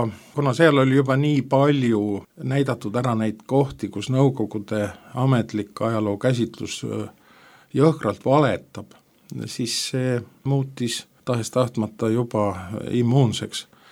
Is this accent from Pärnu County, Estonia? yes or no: no; Tartu, Tartu County, Estonia; Olen sündinud Tartus 60. aastal, Tartus üles kasvanud, alguses viiendas, pärast teises keskkoolis käinud ja ülikoolis käinud.